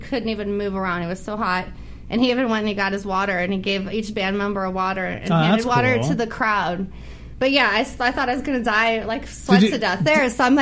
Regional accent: Hollywood, California, United States; from Hollywood.

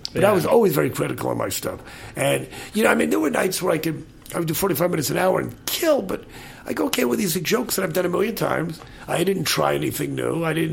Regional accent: California, United States; a few people clap because I was from the Bay Area.

